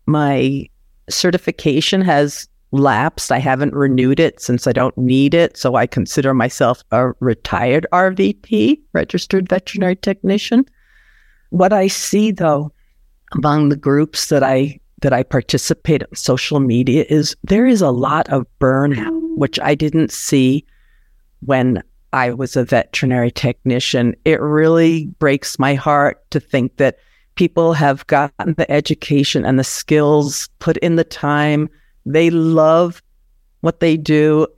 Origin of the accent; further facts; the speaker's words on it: New York, United States; I can remember when I grew up in New York bringing home kittens and unfortunately even puppies.